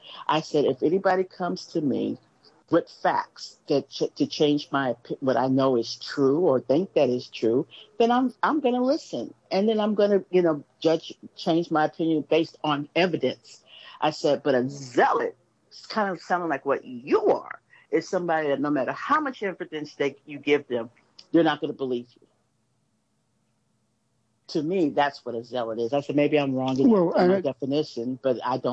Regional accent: Los Angeles, California, United States; LA is a transient transplant city. I mean, just the fact that I'm second generation, Angelino, that's huge.

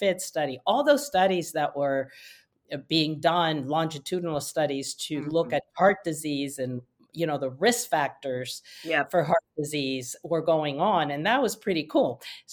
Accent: Argentina; I became naturalized because I'm from Argentina. And at 18, I became naturalized so I could apply to medical schools.

